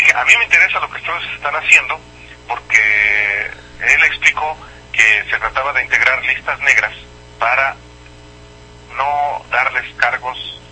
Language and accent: Spanish; Jalisco, Mexico; Uno es el gobernador de Jalisco, el estado de donde yo soy